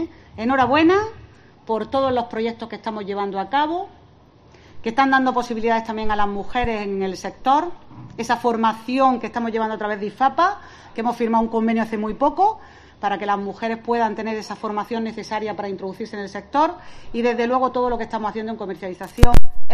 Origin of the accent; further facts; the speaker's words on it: Adra, Andalusia, Spain; yo soy de Adra y, por tanto, vivo al lado del puerto